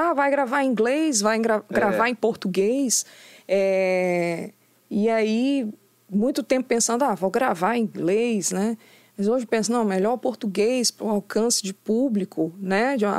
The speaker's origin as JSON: {"language": "Portuguese", "town": "Linhares", "region": "Espírito Santo", "country": "Brazil", "said": "Eu sou de Linhares, né? Eu nem sou daqui da Grande Vitória."}